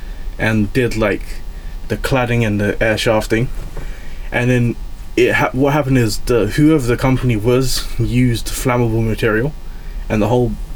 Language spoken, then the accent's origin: English; London, United Kingdom; because I'm from Ladbroke Grove.